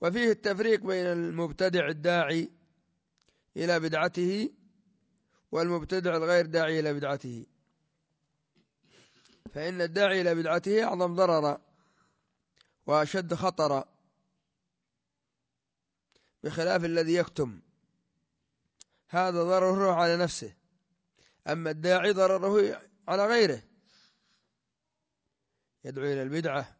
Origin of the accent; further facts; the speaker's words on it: Yemen; هذا عندنا في اليمن